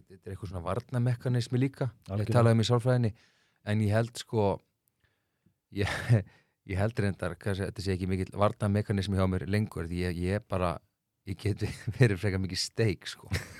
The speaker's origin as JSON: {"language": "Icelandic", "town": "Reykjavík", "region": "Capital Region", "country": "Iceland", "tie": "born or raised there", "said": "Ég ólst upp í Reykjavík, alltaf á 2 stöðum."}